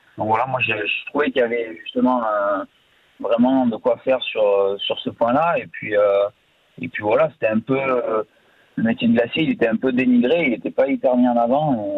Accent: Provence-Alpes-Côte d'Azur, France; moi, j'ai la Provence, c'est ma région natale, donc ça me tient vraiment à cœur.

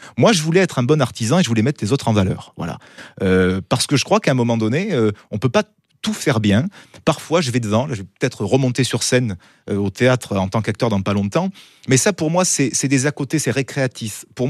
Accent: Southern France, France; en tant que méridional... qui vraiment adore la culture de son pays, de sa région

